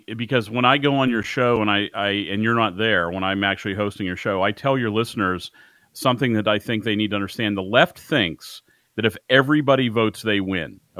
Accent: Pittsburgh, Pennsylvania, United States; I grew up in Pittsburgh

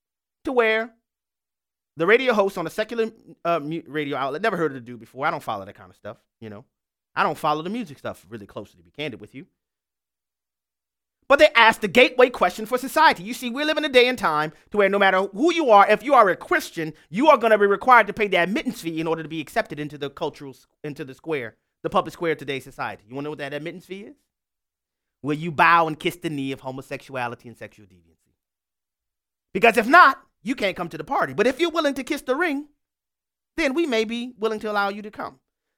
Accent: New Orleans, Louisiana, United States; I talked about … at length because she is a fellow Louisianian. I'm originally from New Orleans, represent New Orleans, holla, who that?

